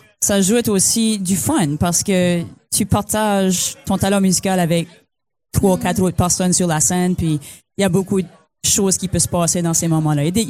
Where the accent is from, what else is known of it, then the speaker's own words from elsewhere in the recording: Memramcook, New Brunswick, Canada; now in Shediac, Canada; Je suis originaire de Bemramcook, mais j'habite à Shediac.